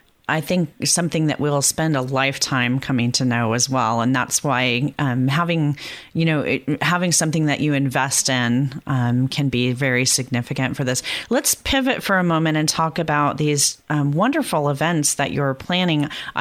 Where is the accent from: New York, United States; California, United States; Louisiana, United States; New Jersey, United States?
California, United States; now in Los Angeles, United States; I live in the Archdiocese of Los Angeles, but I grew up in the Diocese of Orange and remember Reverend Schuller at the drive-in not far from my home as a girl.